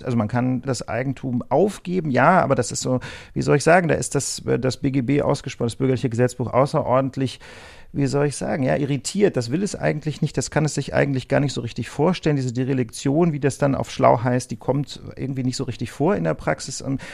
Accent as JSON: {"language": "German", "town": "Osnabrück", "region": "Lower Saxony", "country": "Germany", "said": "Ich komme zum Glück aus Osnabrück. Ja, das kann ich also auch für mich in Anspruch nehmen. Und habe dann, weil es so schön war, dort auch erstmal zwei Semester studiert."}